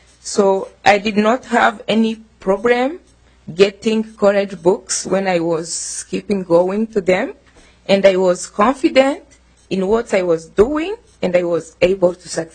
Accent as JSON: {"language": "English", "country": "Rwanda", "second_language": "English", "moved": "as an adult", "lives_now": "St. Paul, United States", "said": "I am from Rwanda in Africa. I came here in America in 2005 with my children to join my husband because he had asylum."}